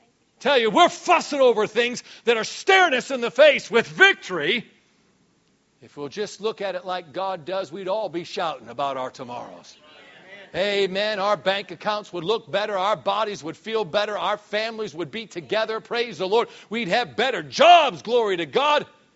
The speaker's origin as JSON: {"language": "English", "region": "New York", "country": "United States", "said": "So we got on each other's case all the time because I'm from New York, you know, he's from El Dorado, Arkansas."}